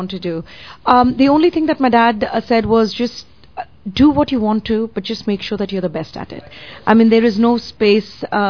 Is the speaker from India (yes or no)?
yes; India; now in United States; I grew up in India, where my entire perception of America was from Archie Comics.